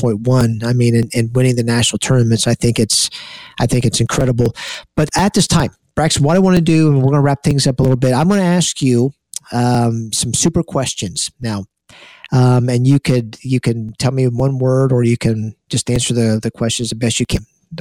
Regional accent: Dallas, Texas, United States; I was raised in Dallas, Texas, and I went to the largest high school.

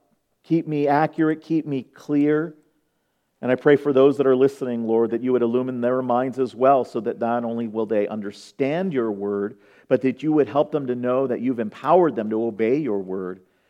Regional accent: California, United States; I'm from California, so at Disneyland they had a little rubber room

